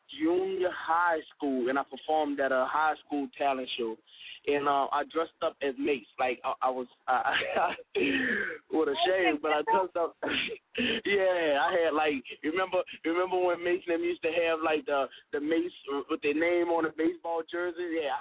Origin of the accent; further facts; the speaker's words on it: New Orleans, Louisiana, United States; Oh, I'm calling in from New Orleans, Louisiana.